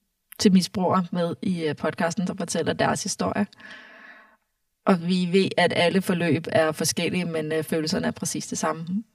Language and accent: Danish; Amager, Capital Region of Denmark, Denmark; born there; also born or lived in Brønderslev; now in Aalborg, Denmark; Jeg er født på Sjælland og på Amager og flyttet til Brønderslev og så senere kommet til Aalborg.